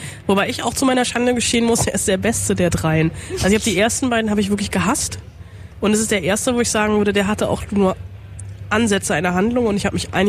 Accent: Bonn, North Rhine-Westphalia, Germany; born there; also born or lived in Potsdam; now in Berlin, Germany; Ich bin ja in Bonn geboren und das liegt ja, ist ja neben Köln.

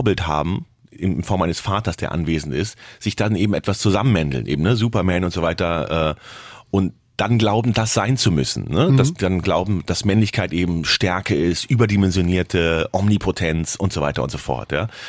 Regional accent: Worms, Rhineland-Palatinate, Germany; born there; Ich bin nicht in Worms oder so aufgewachsen.

